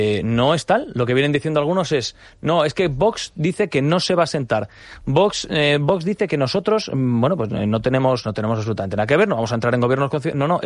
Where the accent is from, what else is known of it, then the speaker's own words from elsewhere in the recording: Las Rozas, Community of Madrid, Spain; tan España como lo es el Ayuntamiento de Las Rozas, que es mi pueblo